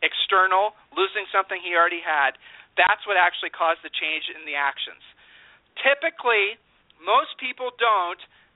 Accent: Columbus, Ohio, United States; You know, we grew up in Columbus, Ohio, you know.

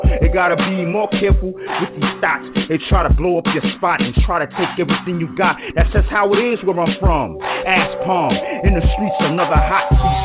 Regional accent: Queens, New York, United States; But first of all, I'm from Queens, so I always was on

